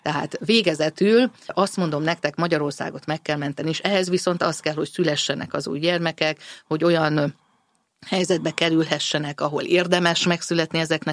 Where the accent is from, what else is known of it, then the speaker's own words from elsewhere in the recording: Székely Land, Romania; ugye említettem, hogy székely között nőttem föl